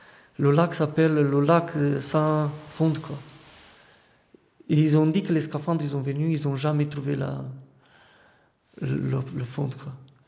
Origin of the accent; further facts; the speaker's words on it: Panade, Alba County, Romania; French is a second language; Je viens de Roumanie, dans un petit village qui s'appelle Panade. C'est à côté d'une ville qui s'appelle Blaj.